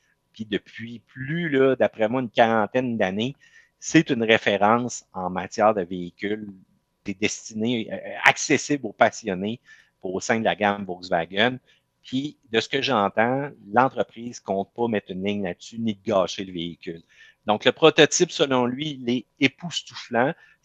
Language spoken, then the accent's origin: French; Quebec, Canada; en tant que Québécois